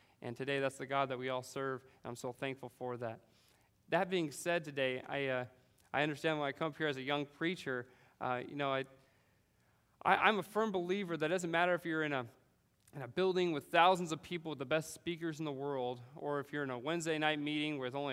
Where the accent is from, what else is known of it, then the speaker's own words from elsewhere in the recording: California, United States; my wife and I both were from Southern California, and believe it or not, we're both from Christian homes in Southern California. There are a couple of those left, and we're from two of them.